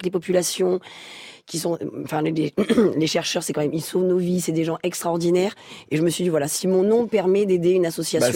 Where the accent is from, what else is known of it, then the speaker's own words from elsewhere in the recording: Cévennes, France; moi je viens des Cévennes